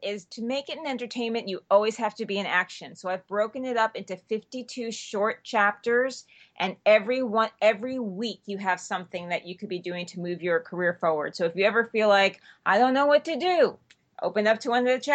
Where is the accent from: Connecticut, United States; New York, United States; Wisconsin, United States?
New York, United States; Leave earlier, because as a New Yorker, I was brought up that what on time actually means is early.